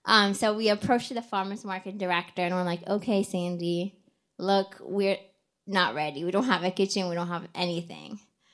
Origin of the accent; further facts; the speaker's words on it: Kuwait; English is a second language; now in Wisconsin, United States; I'm from Kuwait. I moved to the US around 2010, which is like 9 years ago. I remember moving like in the middle of January to Wisconsin, a state I never heard about before